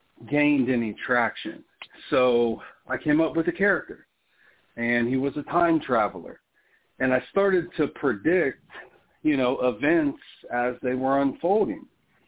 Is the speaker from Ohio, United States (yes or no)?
yes; Ohio, United States; I'm from the Midwest of the United States, from the great state of Ohio